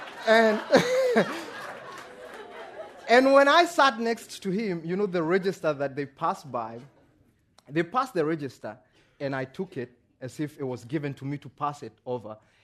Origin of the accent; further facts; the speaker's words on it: Kenya; Someone hears that I'm from Kenya